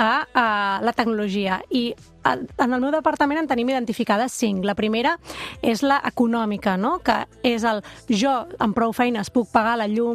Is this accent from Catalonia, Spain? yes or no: yes; Catalonia, Spain; Com a catalans, tenim el dret de poder relacionar-nos amb la tecnologia en català.